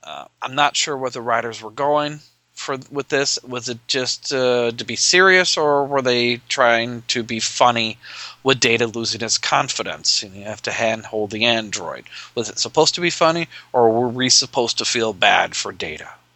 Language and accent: English; Nebraska, United States; from Nebraska, as he's pointed out.